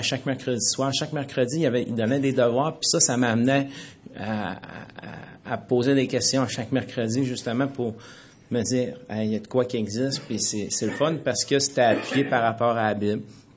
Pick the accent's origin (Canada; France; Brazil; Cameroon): Canada; Chicoutimi, Quebec; born there; Je suis né à Chicoutimi.